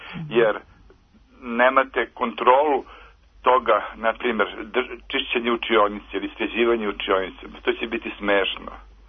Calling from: Belgrade, Serbia; ja sam zovem iz Beograda, a radio sam u školi.

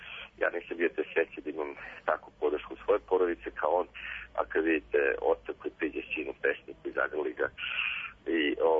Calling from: Užice, Šumadija and Western Serbia, Serbia; U nas, kod nas u Užicu, noć je veoma radosna i srećna.

